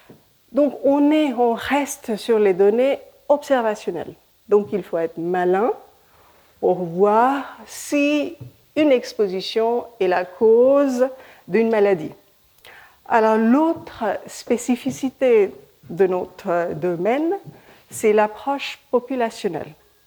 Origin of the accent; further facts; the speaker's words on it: India; born there; first language Hindi; French is a second language; je suis née en Inde, donc mon français n'est pas parfait. J'ai appris le français dans le labo avec les jeunes, donc c'est un peu aléatoire.